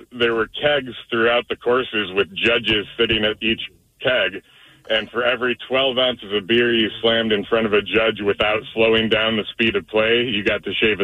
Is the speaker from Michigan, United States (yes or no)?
yes; Michigan, United States; And I'm from Michigan originally.